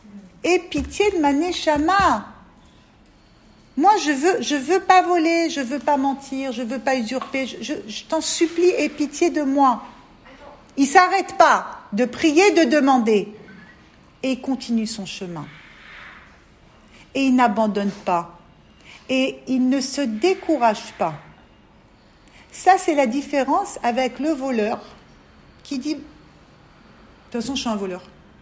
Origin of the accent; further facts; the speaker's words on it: Paris, Île-de-France, France; On vient toutes de Paris avec nos familles qui nous ont appris comme ils ont pu. On vient toutes de très loin.